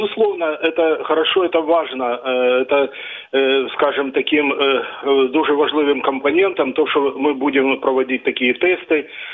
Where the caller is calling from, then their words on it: Dnipro, Dnipropetrovsk Oblast, Ukraine; Місто Дніпро